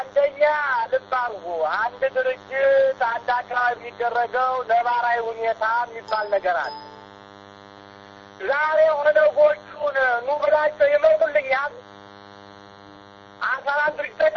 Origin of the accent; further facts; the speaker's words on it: Amhara, Ethiopia; ስለዚህ እኔ አማራ ነኝ። ገፍተውኛል። እና ዘሬ ለማዳን ተደራጅቻለሁ።